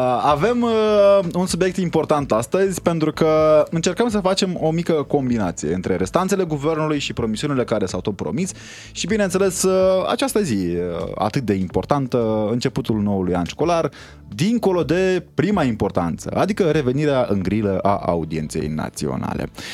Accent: Romania; Suntem români.

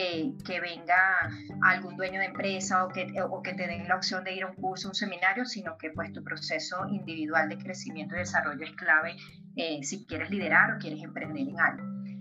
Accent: Venezuela; moved away as an adult; now in Bogotá, Colombia; soy venezolana, pero tengo 4 años viviendo acá en Bogotá, Colombia. Me formé en Venezuela a nivel empresarial, comencé desde muy jovencita

